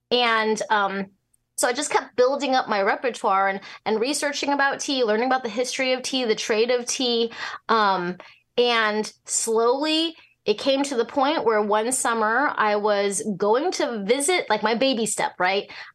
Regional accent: Hong Kong; born there; it was very confusing for them to hear that I was born in Hong Kong, but I don't speak Chinese. But it's because I couldn't speak Mandarin.

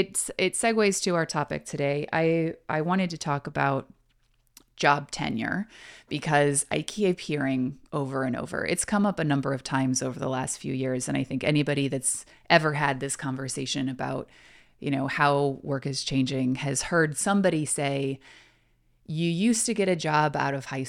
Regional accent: Texas, United States; Yeah, I'm from Texas.

